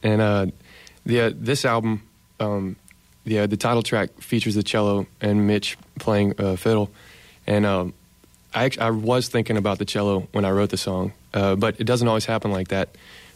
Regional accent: Natchitoches, Louisiana, United States; I'm from Natchitoches, Louisiana, and I was very fortunate to have some really great teachers and instructors at a young age.

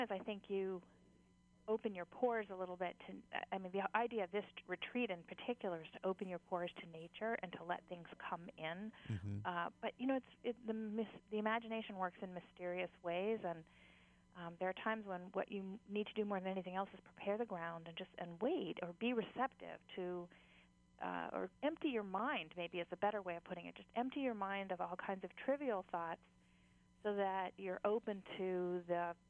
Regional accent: Hawaii, United States; I grew up on Mokulea Beach.

